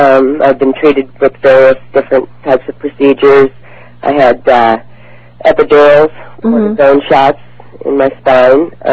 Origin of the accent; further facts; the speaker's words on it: California, United States; Well, I'm from Southern California, and I actually owned my own corporation for about 10 years.